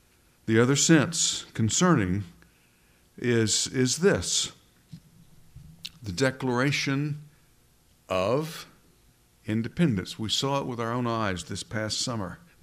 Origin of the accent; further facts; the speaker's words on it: Memphis, Tennessee, United States; I grew up in Memphis, Tennessee